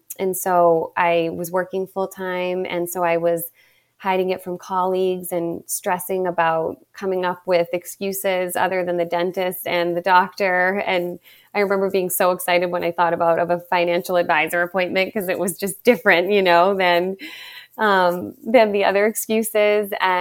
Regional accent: Ireland; And I mentioned earlier that I'm from Ireland, and I was raised Irish Catholic.

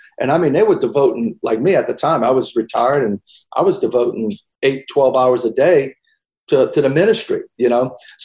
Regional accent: Louisiana, United States; Yeah, well, I had a 22, and I grew up in Louisiana, duck hunting and stuff.

